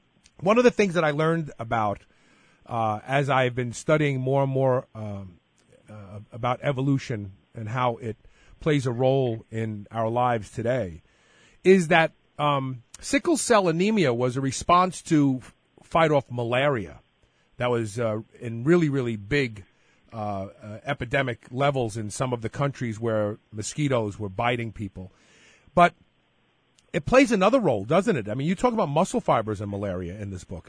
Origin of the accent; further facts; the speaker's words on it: Brooklyn, New York, United States; I grew up in Brooklyn. I had the luxury of having friends that had both black and white in their one family unit.